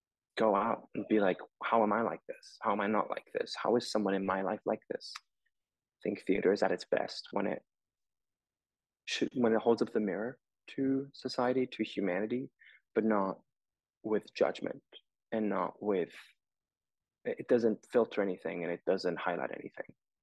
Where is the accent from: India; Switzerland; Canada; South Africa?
Switzerland; now in United States; I'm from Switzerland originally